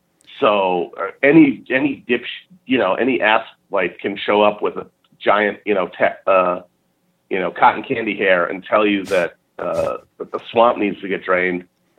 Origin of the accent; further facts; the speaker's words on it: Wisconsin, United States; which is in my home state of Wisconsin